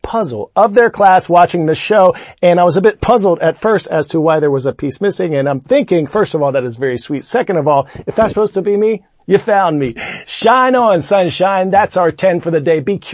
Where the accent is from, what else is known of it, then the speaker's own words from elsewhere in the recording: Pennsylvania, United States; Shippensburg High School in my home state of Pennsylvania.